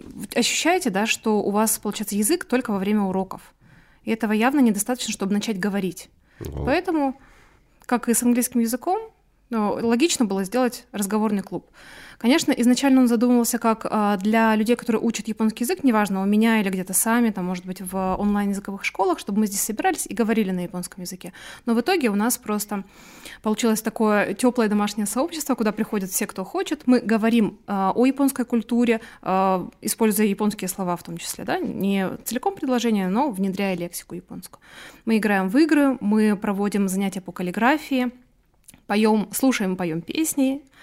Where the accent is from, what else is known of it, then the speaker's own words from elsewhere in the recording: Syktyvkar, Komi Republic, Russia; Я родилась в Сыктывкаре.